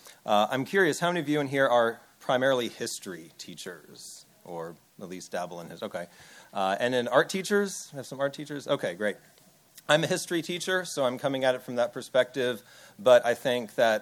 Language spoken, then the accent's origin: English; Fairfax, Virginia, United States; I grew up in Fairfax, Virginia, right outside D.C.